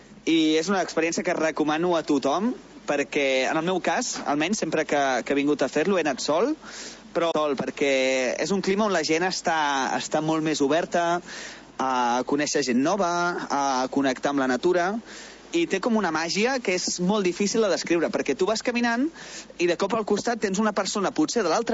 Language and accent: Catalan; Blanes, Catalonia, Spain; sóc de Blanes i ara mateix us estic parlant des de Santander